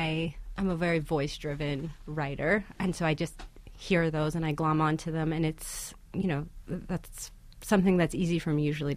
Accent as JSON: {"language": "English", "country": "United States", "tie": "born there", "said": "I was born in the United States, you know, but have this dual identity of being half Panamanian."}